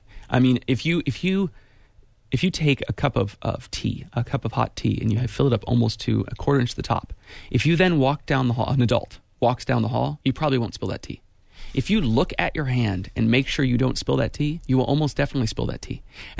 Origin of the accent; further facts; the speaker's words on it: Ben Lomond, California, United States; She lives in Ben Lomond, my hometown